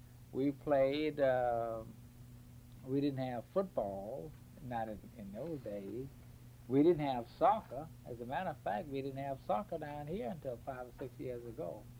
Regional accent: Florida, United States; now in Delray Beach, United States; I grew up in Suwannee County, attended school there, and went to college, and finally came down to this garden spot, which is now known as South Florida.

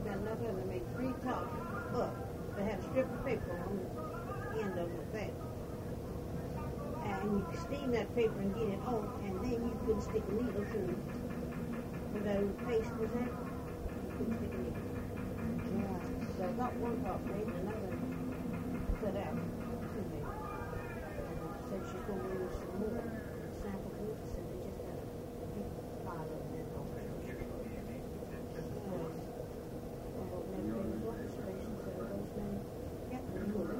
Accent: Florida, United States; No, ma'am. I was born over in Dixie County and raised in Swan County. And we left Swan County in 24.

